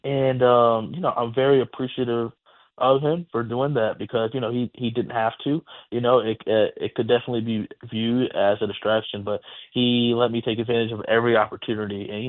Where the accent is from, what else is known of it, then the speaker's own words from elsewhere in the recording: Lake Charles, Louisiana, United States; I'm from Lake Charles, Louisiana. So McNeese is the hometown school. I lived, grew up 5 minutes away from the campus. So that's where home is.